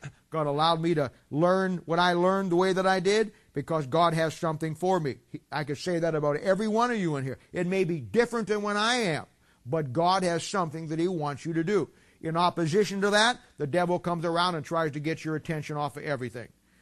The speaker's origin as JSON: {"language": "English", "region": "England", "country": "United Kingdom", "said": "I don't know why I said that, but I'm English. I don't like tea, but I'm English."}